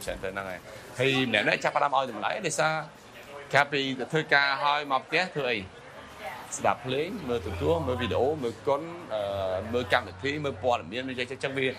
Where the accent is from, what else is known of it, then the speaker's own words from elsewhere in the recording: France; now in Cambodia; ខ្ញុំទៅស្រុកប្រាំងពួកគ្រួសារខ្ញុំទៅទៅស្រុកស្រុកប្រាំងហើយខ្ញុំធំនៅស្រុកប្រាំងឯងបានពេលបានខ្ញុំត្រឡប់មកនៅស្រុកខ្មែរវិញ25ឆ្នាំមុន27ឆ្នាំមុនឆ្នាំ1993